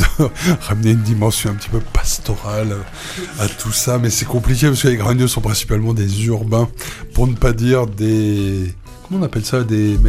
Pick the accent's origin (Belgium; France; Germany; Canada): France; Parce que moi, je suis français quand j'écoute du ….